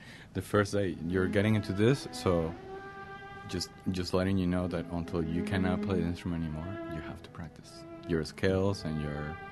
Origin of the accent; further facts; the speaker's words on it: Venezuela; A lot of people confuse when they ask me, where are you from? And I said, Venezuela.